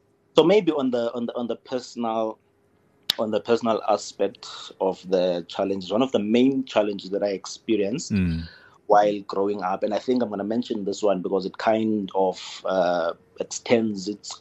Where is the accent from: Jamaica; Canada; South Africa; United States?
South Africa; Lusikisiki, Eastern Cape; some of the challenges that I think quite a lot of us faced growing up in Lusikisiki